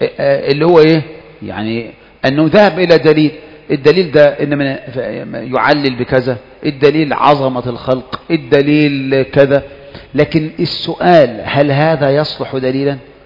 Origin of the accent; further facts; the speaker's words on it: Egypt; ولهذا تجد عندنا في مصر ورثنا منذ الصغر ان كتب الفقه نيل الاوطار سبل السلام